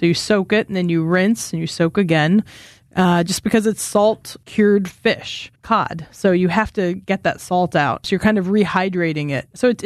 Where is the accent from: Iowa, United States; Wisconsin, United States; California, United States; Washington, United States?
Wisconsin, United States; maybe it's just because I grew up in the Midwest and, you know, I'm from Wisconsin where we'll go back out there and there's supper clubs